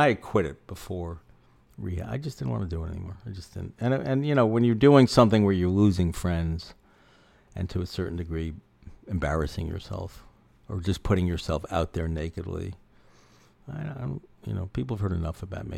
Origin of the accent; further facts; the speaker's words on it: Manhattan, New York, United States; I grew up in Manhattan on the Upper West Side.